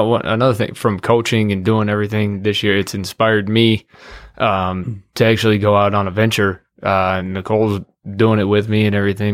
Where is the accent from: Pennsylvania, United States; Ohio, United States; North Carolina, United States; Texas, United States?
Texas, United States; You know, I'm from Texas. I'm not used to that.